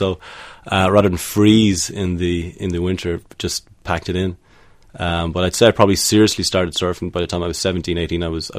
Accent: Tramore, County Waterford, Ireland; growing up in Tramore. It's quite a famous seaside resort, I guess, really. And I just grew up swimming and fishing and just in the ocean.

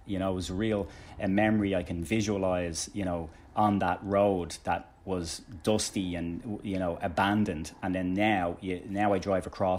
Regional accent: Tallaght, Leinster, Ireland; Yeah, it's Talla in the 80s and our little corner of it. It was pretty bleak.

